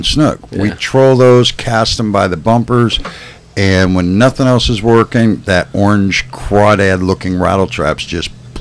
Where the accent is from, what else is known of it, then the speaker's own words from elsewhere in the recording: Illinois, United States; born there; Because I was born in Illinois.